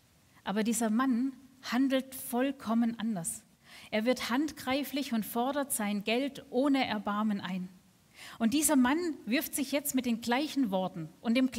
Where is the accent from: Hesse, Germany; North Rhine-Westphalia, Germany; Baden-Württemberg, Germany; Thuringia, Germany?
Baden-Württemberg, Germany; Schorndorf; David ist mit seinem Vater in den Sommerferien in meine Heimatstadt nach Schorndorf gezogen gekommen